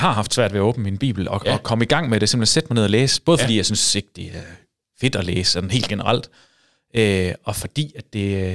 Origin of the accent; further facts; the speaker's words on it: West Jutland, Denmark; Jeg er jo vestjyde